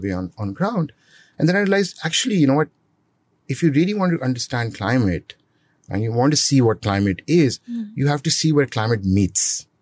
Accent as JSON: {"language": "English", "country": "Pakistan", "said": "guys, I come from Pakistan. There's no one else there, right?"}